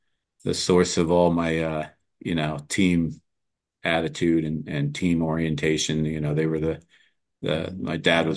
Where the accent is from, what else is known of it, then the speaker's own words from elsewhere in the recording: Port Jefferson Station, New York, United States; they bought in 1959 in Port Jeff Station. So I was raised in Port Jeff Station